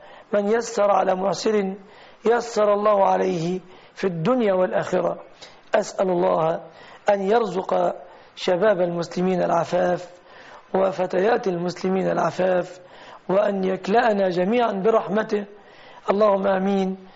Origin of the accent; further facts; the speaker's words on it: Egypt; في بلادنا مصر الصداق يتمثل في الشبكة